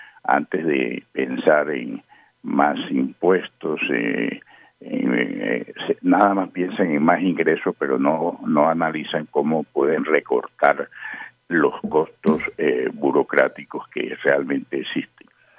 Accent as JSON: {"language": "Spanish", "town": "Barranquilla", "region": "Atlántico", "country": "Colombia", "said": "para nosotros como barranquilleros es muy importante resaltar el comportamiento aquí en Barranquilla."}